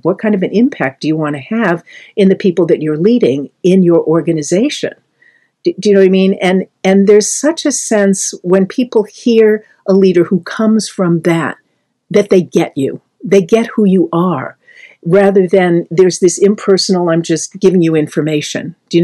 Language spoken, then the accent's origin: English; Boston, Massachusetts, United States; I mean, I'm from Boston, and when I went to the theater to look at the film, it's like people were laughing when they heard the accent